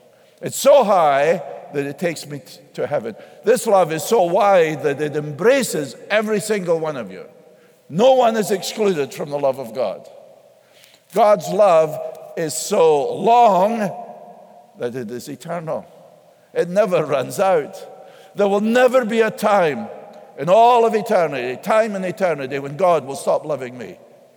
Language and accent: English; United States; Please remember, Americans. I'm an American.